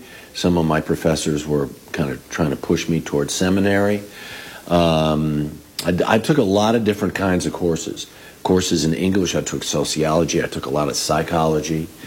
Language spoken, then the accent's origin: English; Illinois, United States; So I grew up just south of Chicago. There's a couple of Dutch enclaves.